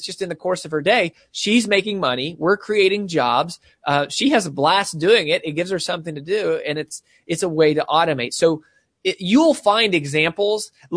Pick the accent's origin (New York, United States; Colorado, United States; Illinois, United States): Colorado, United States; the classic sort of signature story is that I grew up in Colorado, and in Colorado, we are famous for the Rocky Mountains.